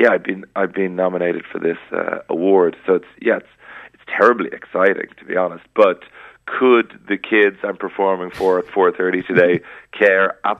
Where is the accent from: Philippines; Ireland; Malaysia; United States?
Ireland; Leinster; I was the 1990 East Leinster Under 14s triple jump bronze medalist